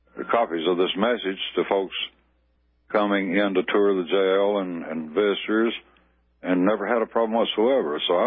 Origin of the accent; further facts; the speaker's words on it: Alabama, United States; born there; Way I start is I'm proud of being an American and that I was fortunate to be born in Alabama.